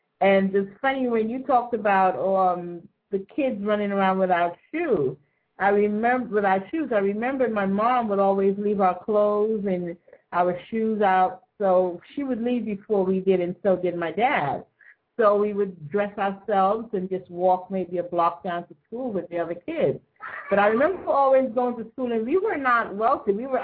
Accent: Kingston, Jamaica; I grew up in Kingston, and I remember the early part, as far back as I can remember

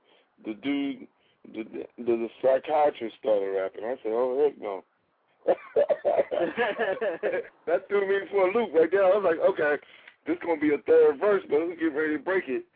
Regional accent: Ohio, United States; Well, on the real, I'm from Ohio, so, and I was in the service, so I ended up living down here

